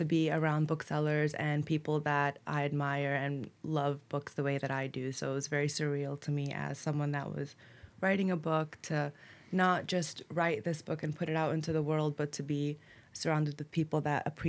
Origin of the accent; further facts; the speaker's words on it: Brooklyn, New York, United States; moved away as an adult; now in North Carolina, United States; I was born in Brooklyn to Palestinian immigrants and raised there by them in a very conservative family with strict cultural mores. And when I was 19, I had an arranged marriage and moved here to North Carolina, and I've been living here since.